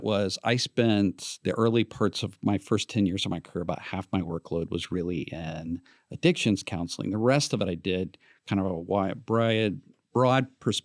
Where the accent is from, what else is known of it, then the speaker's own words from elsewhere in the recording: Illinois, United States; Right. Yeah, I grew up in Western Illinois.